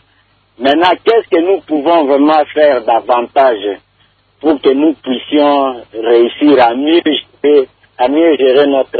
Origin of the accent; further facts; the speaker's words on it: Mbandaka, Équateur, DR Congo; Alors malheureusement, chez nous, en Mbandaka, il n'y a pas de bibliothèque qui fonctionne la nuit.